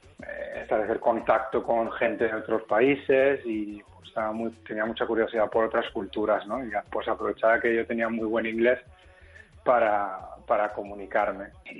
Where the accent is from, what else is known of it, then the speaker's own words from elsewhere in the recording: Barcelona, Catalonia, Spain; moved away as an adult; now in Stockholm, Sweden; Yo me fui de Barcelona a Estocolmo en el 2009 porque, bueno, pues yo había estudiado económicas